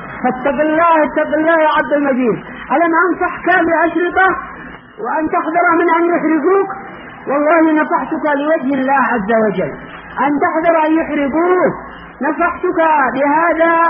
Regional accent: Yemen; أنا فرحت باعتبار أنه يمني وأنا يمني

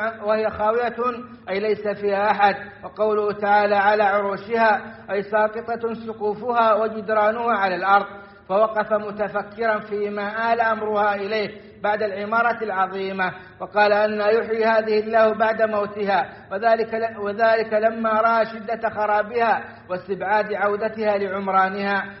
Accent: Saudi Arabia; وأدم على بلادنا السعودية أمنها وإيمانها

